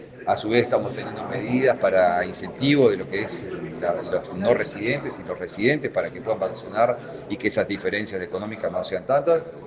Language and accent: Spanish; Uruguay; el carnaval es una de las expresiones más importantes que tenemos como uruguayo